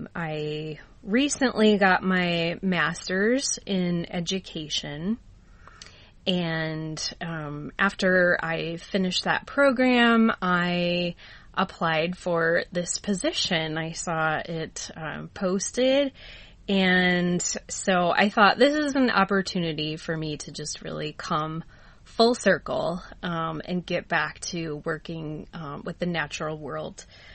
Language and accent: English; Rockford, Illinois, United States; So I am originally from Rockford, Illinois, home of the Rockford Peaches.